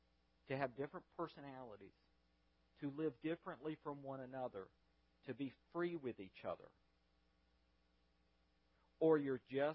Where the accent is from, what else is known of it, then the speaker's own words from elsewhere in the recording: the South, United States; you know, at my family, growing up in the South in the middle of July, it was 100 degrees